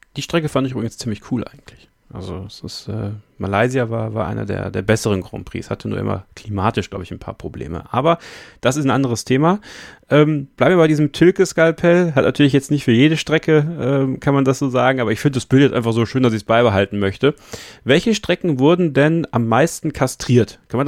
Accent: Eupen, Liège, Belgium; also ich komme ja aus der Ecke, beziehungsweise mein Vater kommt aus der Ecke, in Eupen geboren, hinter der deutschen Grenze und ich bin auch dort geboren

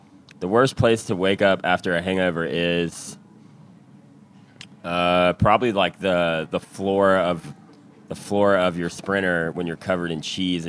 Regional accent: Culpeper, Virginia, United States; My hometown is Culpeper, and the best place to be there is Lakota Ranch.

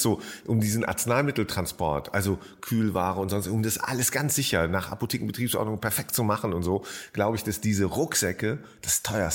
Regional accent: Jülich, North Rhine-Westphalia, Germany; Also gibt es auch in meiner alten Heimatstadt Jülich jetzt endlich

